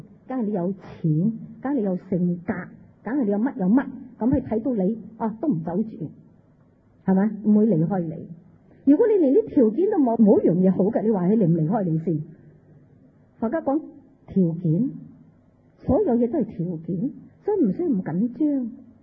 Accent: China; 我哋东方人呢唔係好嗜酒嘅民族，虽然讲我哋都飲酒，即係我哋中国人都飲酒

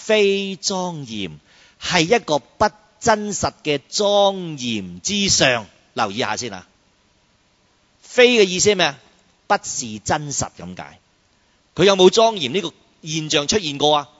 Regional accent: China; 相反咧，我哋中国人好多嗰啲谜语啊、禅机啊嗰啲

